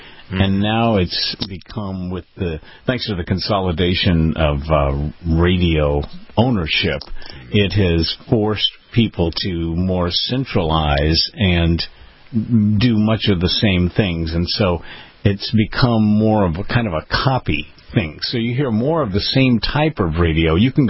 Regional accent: West Coast, United States; I grew up on the West Coast, and basically my early experience with talk radio was a guy by the name of Joe Pine

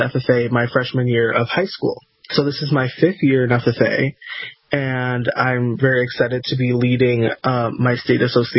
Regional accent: Queens, New York, United States; So I'm from New York City. I'm from Queens.

